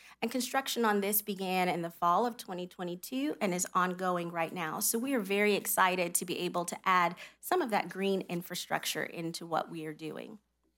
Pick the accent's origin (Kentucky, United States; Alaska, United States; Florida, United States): Florida, United States; I am from Polk County, so I'm very proud to talk about the I-4 and State Road 557 underpass that's in Polk County